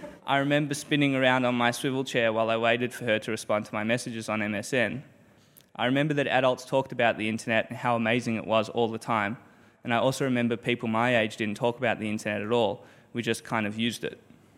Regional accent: Australia; now in New York, United States; Where are you from? Me. Australia, but I'm in New York.

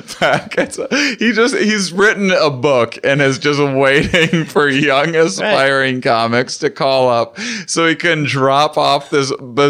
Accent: Wisconsin, United States; now in Boston, United States; I told people that I was from back home because I moved to Boston from Wisconsin because I didn't want anyone I knew being any.

